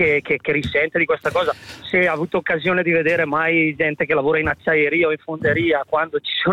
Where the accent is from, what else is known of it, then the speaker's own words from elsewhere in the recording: Lumezzane, Lombardy, Italy; Io sono di Lumezzane, quindi un paese ancora più lontano da Soiano rispetto al Lago di Garda.